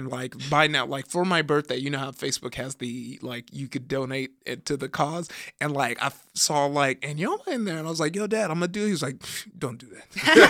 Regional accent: Compton, California, United States; So I grew up in Compton and we're out there

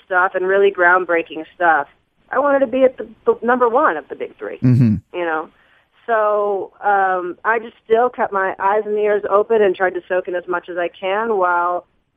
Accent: the South, United States; but I'm a girl from the South.

